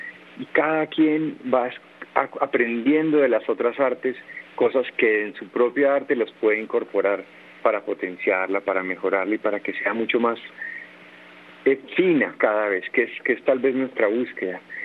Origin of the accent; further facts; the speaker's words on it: Calarcá, Quindío, Colombia; crecí, mi infancia fue en Calarcá. Es un lugar que quiero, que recuerdo con infinito amor